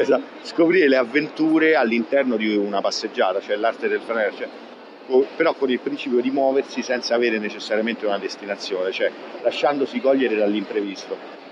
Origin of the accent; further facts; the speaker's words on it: Rome, Lazio, Italy; E quindi io sono nato, cresciuto a Roma, non sono stato un grandissimo avventuriero e viaggiatore, quindi mi sono sempre concentrato su questa città.